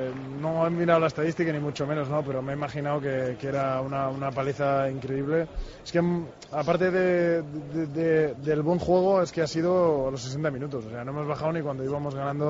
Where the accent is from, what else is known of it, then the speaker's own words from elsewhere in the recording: Palafrugell, Catalonia, Spain; Lo único que me ha faltado en la ronda es que no me he enterado el resultado del equipo de mi pueblo, del Palafrugell.